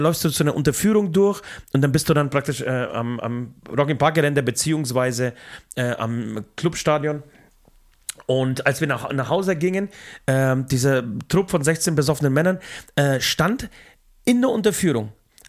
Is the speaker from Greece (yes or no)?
no; Poland; aber ich komme aus Polen